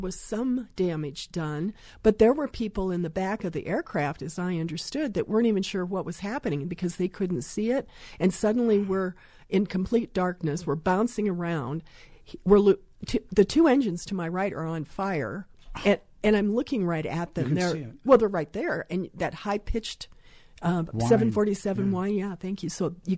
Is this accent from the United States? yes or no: yes; Iowa, United States; And my mother, I'm from Iowa, right? So she's a little Iowa farm wife.